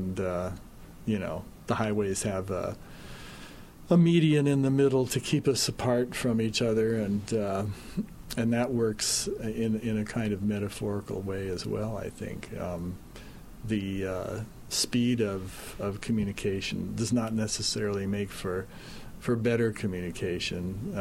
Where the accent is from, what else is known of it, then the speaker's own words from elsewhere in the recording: Nebraska, United States; I grew up in Nebraska, and the speech there is very slow, I think because there are so few people, and people enjoyed talking to each other.